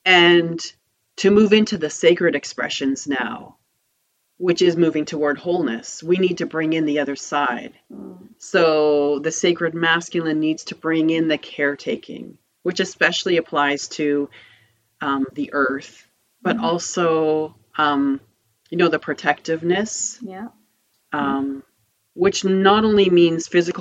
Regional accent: Bible Belt, United States; growing up in the Bible Belt as someone who's not domestic, I always felt inadequate

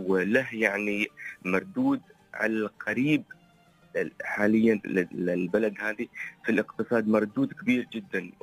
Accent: Fujairah, United Arab Emirates; born there; انا ابتديت اول شيء في إمارة الفجيرة، بحيث اني انا يعني مسقط رأسي من الإمارة،

